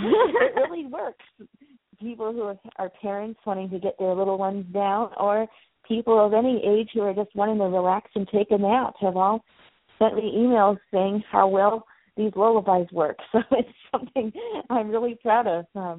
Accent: Chicago, Illinois, United States; I get to enjoy being a Chicagoan, but I don't have to actually be there every day of the year.

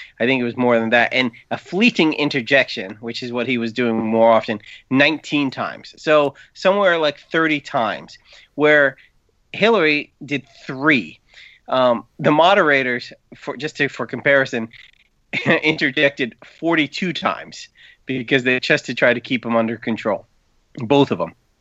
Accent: Cincinnati, Ohio, United States; from Cincinnati, Ohio.

